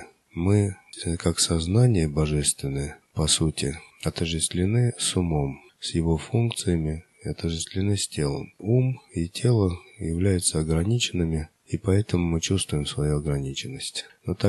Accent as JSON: {"language": "Russian", "region": "Moscow Oblast", "country": "Russia", "said": "родом я из России, Московской области."}